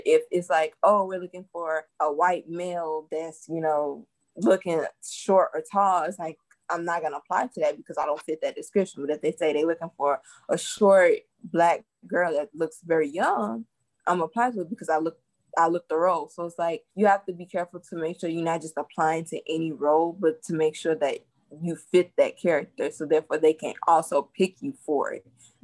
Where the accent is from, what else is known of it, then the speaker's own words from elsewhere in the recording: Chicago, Illinois, United States; No, but I'm from Chicago.